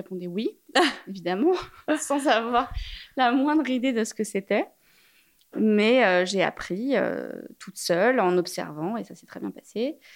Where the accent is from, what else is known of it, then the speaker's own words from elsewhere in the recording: Paris, Île-de-France, France; J'ai grandi à Paris et j'ai été du coup baignée dans cette atmosphère où tout est beau.